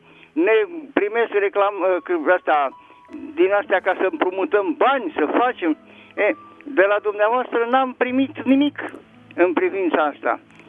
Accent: Slatina, Olt County, Romania; eu sunt din Slatina

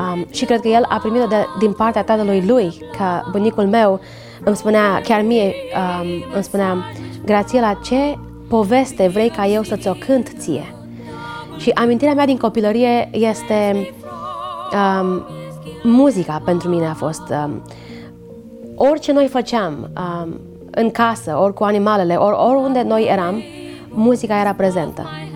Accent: Ploiești, Prahova, Romania; born there; M-am născut în Ploiești și părinții mei locuiesc în localitatea Vâlcănești, județul Prahova.

